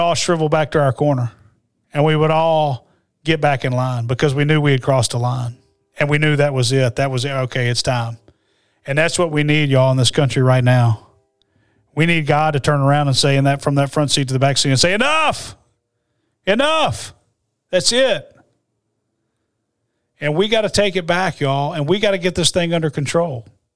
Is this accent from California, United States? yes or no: no; Birmingham, Alabama, United States; And, we grew up in Birmingham, Alabama, very blessed.